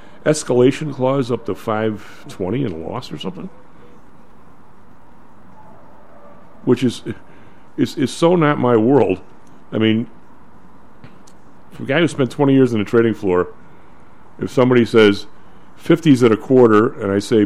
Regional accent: Midwest, United States; I'm from the Midwest. I'm just a dope from the South Side with, you know, 20 bucks in my pocket.

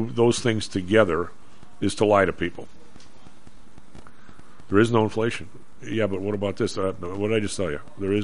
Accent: Chicago, Illinois, United States; As you and I grew up in Chicago, we know there's always something worse, right?

